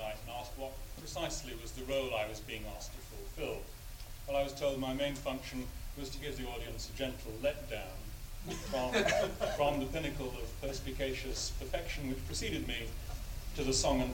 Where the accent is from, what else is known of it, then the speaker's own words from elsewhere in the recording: United Kingdom; I came from Britain believing it was a very backward country, but I've since become convinced that it's very far ahead of yours, about 20 years, I'd say.